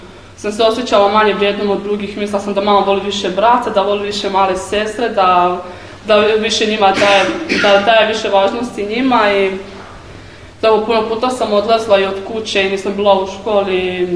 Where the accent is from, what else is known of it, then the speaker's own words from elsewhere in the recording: Osijek-Baranja County, Croatia; imam 17 godina, već 10 mjeseci sam u zajednici. Dolazim iz Hrvatske, blizu Osijeka, jedan grad.